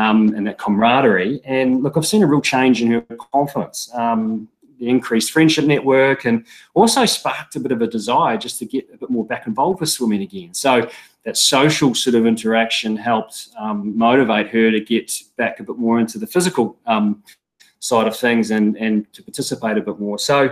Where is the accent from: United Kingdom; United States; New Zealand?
New Zealand; now in Australia; I married an Australian, which I, growing up in New Zealand with thick Kiwi blood, never thought I'd quite do, but it ended up that way.